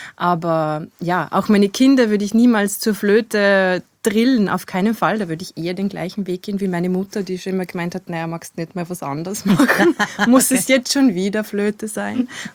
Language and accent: German; Upper Austria, Austria; Ich bin Oberösterreicher.